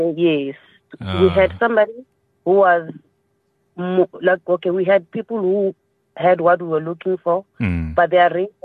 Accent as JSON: {"language": "English", "town": "Shandima", "region": "Limpopo", "country": "South Africa", "tie": "born or raised there", "said": "I am from Shandima. I grew up in Shandima."}